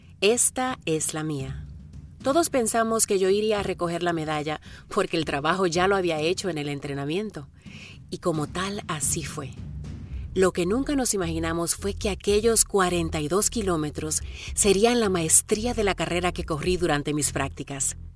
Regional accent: Dominican Republic; now in Seattle, United States; donde contaba las historias de cuando me mudé desde la República Dominicana hasta Seattle.

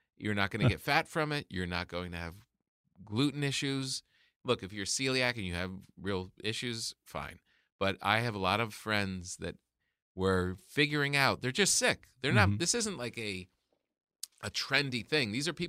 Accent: New Jersey, United States; I'm from New Jersey. Yeah. The beaches there are like mm-hmm. a hidden secret.

